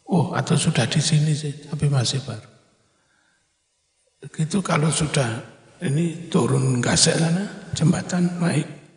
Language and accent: Indonesian; East Java, Indonesia; Dulu kan di desa saya itu enggak jauh dari sungai Berantas.